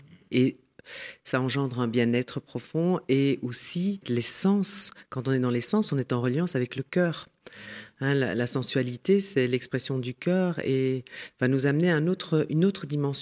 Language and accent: French; Belgium; now in France; moi je suis belge